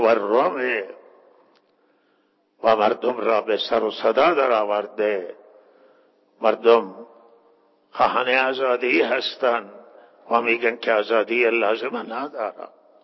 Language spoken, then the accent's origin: Persian; Iran; همه ما ایرانیم، همه ملت ایرانن